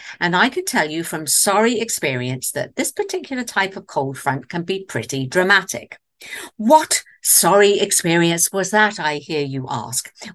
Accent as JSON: {"language": "English", "region": "England", "country": "United Kingdom", "lives_now": "Austin, United States", "said": "there's only one other place I've ever been where the winter weather is as varied and unpredictable as my English home."}